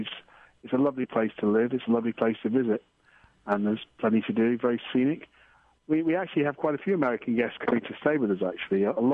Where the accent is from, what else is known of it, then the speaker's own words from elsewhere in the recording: Baker, North West England, United Kingdom; I'm from the United Kingdom. I'm from a place just across the water in Lancashire called Baker, which is an old mill town. But that's where I was born.